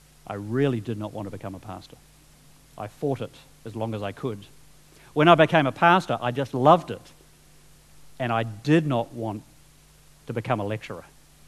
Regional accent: New Zealand; When I was growing up in New Zealand, I thought about all sorts of countries where I might go and live.

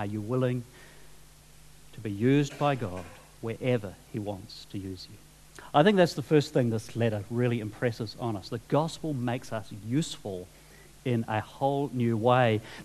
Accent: New Zealand; When I was growing up in New Zealand, I thought about all sorts of countries where I might go and live.

